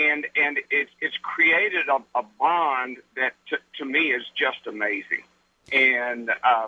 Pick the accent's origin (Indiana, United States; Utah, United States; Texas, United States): Texas, United States; San Angelo; I'm from San Angelo, Texas.